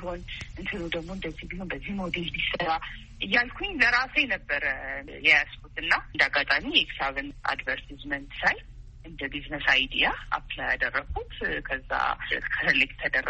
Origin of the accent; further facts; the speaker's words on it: Addis Ababa, Ethiopia; እኔ እንግዲህ ተወልጄ ያደግኩት አዲስ አበባ ነው።